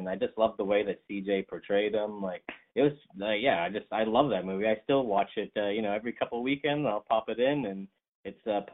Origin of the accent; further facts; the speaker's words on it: Alberta, Canada; now in Vancouver, Canada; So I moved out to Vancouver from Alberta, which is a kind of province right beside British Columbia here, and decided that I was going to go to film school.